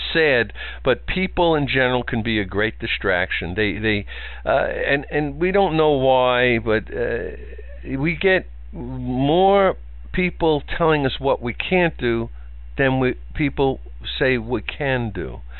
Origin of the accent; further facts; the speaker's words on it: New York, United States; Growing up in New York, we saw the results of a motorcycle crash.